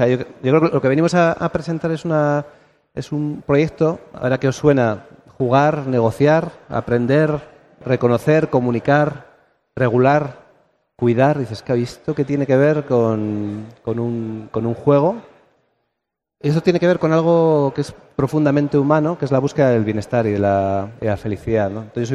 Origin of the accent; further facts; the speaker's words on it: Vitoria-Gasteiz, Basque Country, Spain; soy de Vitoria-Gasteiz.